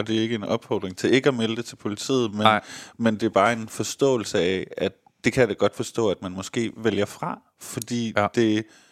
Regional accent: Vejle, Region of Southern Denmark, Denmark; Vejle. Jeg er fra Vejle.

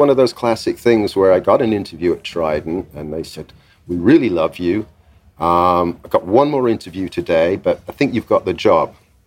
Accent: England, United Kingdom; I mean, I'm English, so I don't need any work permits.

